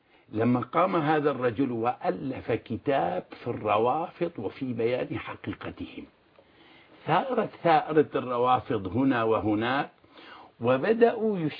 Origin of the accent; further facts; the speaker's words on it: Syria; أنا شامي ابن شامي معروف من مدينة حمال باشي للباطي البطلة معروفة رجالها رجال ومن حي باب النهر يسمى المدينة الجرادمة شارع الربوة معروف أهلي وعشيرتي هناك كلهم معروف